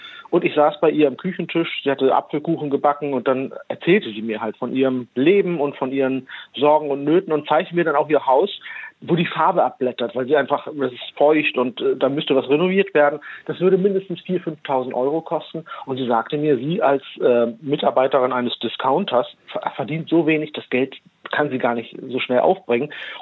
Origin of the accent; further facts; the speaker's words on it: Germany; born there; ich bin ja Deutscher mit Migrationsgeschichte. Ich selbst bin zwar in Deutschland geboren, aber meine Eltern sind aus Pakistan gekommen, haben Wurzeln in Indien.